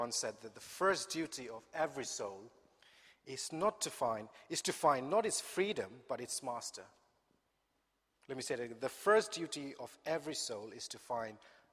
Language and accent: English; India; I come from India, where idol worship is prevalent.